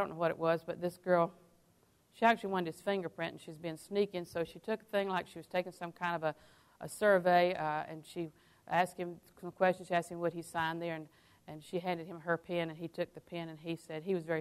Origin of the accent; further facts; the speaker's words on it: Auburndale, United States; in the natural, I was born in Auburndale. 304, we still own Daddy's house